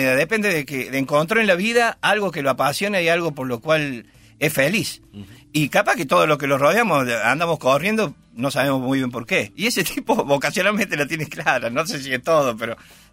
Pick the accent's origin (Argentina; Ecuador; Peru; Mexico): Argentina; Córdoba; como yo soy de Córdoba, no ando muy cotidianamente, pero sí en el país y cuando vengo a Buenos Aires también.